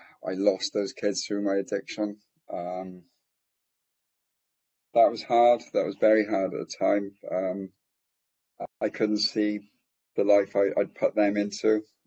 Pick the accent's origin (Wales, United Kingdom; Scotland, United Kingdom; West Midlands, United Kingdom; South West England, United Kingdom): Wales, United Kingdom; Swansea; I'm from Wales in Britain, if you know where that is. It's a beautiful part of the UK. I live on the coast.